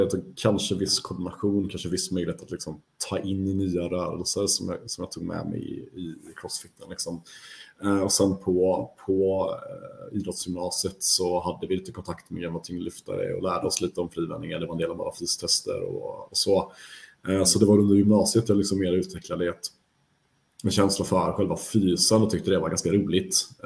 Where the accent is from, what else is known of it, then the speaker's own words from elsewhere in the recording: Värmland, Sweden; also born or lived in Gothenburg; Jag spelade upp i Värmland där jag växte upp och så gick gymnasium inriktat på specialidrott och handboll. Så flyttade jag ner till Göteborg, där jag också är född då liksom, och har ena sidan av släkten.